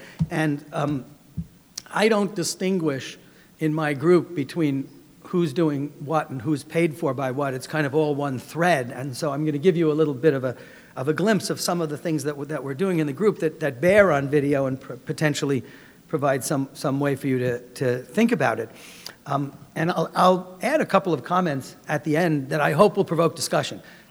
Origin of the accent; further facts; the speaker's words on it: New York, United States; And I grew up in New York.